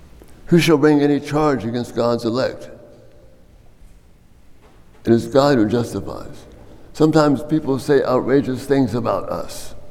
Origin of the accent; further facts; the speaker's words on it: Miami, Florida, United States; I grew up in Miami. People really believe that.